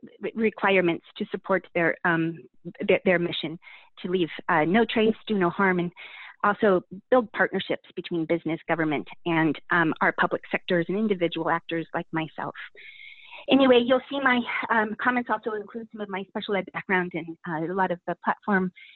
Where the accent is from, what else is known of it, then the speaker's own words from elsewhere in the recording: Denver, Colorado, United States; now in Portland, United States; I am native from Denver. I moved here in Portland in 1996 and have made Northeast my home.